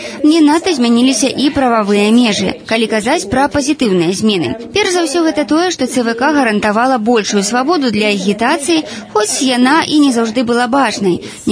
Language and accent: Belarusian; Italy; Belarusian is a second language; Я некалі сама чытала справаздачу па Італіі, адкуль я родам